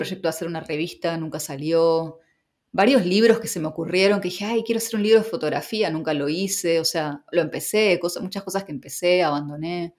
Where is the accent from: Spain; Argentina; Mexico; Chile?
Argentina; moved away as an adult; now in Amsterdam, Netherlands; ya no estaba viviendo en Argentina antes de mudarme, entonces yo ya considero que desde el 2008 que me fui de viaje, viví, o sea, volvía y capaz estaba un año en Argentina, pero ya no sé si era tan, no sé, tan de allá, qué sé yo, ya ni sé de dónde.